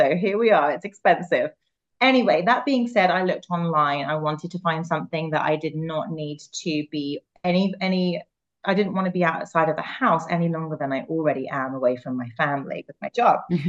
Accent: England, United Kingdom; moved away as an adult; now in Florida, United States; this accent is obviously not from America. I'm originally from England. I live in Florida. I've been here for 7 years since I met my Floridian and married my Floridian husband.

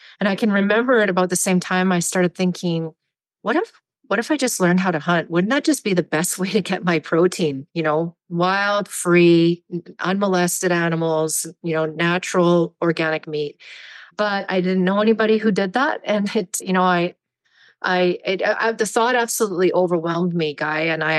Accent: Canada; moved away as an adult; now in Montana, United States; I live in Montana. I'm from Canada originally, but I married my husband in 2019 and relocated to the US. I became a US citizen in December

